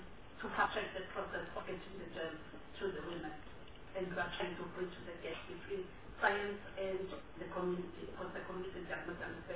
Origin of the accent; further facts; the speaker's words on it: Vulindlela, KwaZulu-Natal, South Africa; I come from Bulindlela, an area where the Pinafuta Gel was in charge.